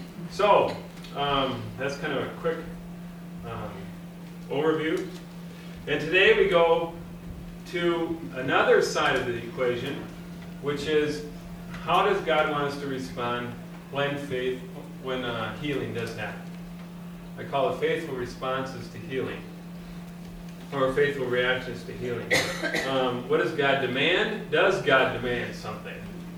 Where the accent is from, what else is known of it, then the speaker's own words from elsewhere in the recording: Austin, Minnesota, United States; I know we have some people from my hometown, right? Austin, Minnesota.